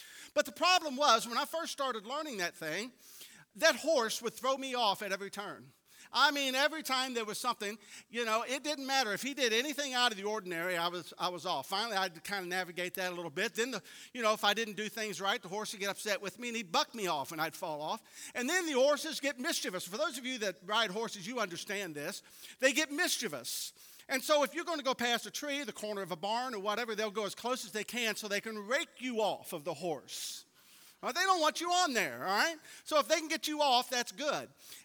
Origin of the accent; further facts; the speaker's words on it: Clifton, United States; I grew up, actually, as a kid, I grew up in Clifton, so I was a city boy.